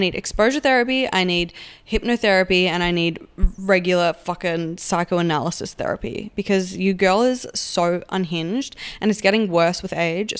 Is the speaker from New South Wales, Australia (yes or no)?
no; Melbourne, Victoria, Australia; now in Perth, Australia; So I'm from Melbourne originally. I've moved to Perth. I've been here for like 4 years now